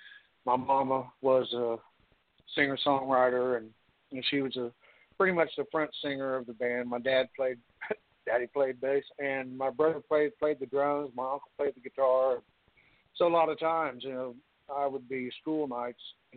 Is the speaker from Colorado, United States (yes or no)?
no; Topeka, Kansas, United States; I went back to my home state of Kansas, Topeka, Kansas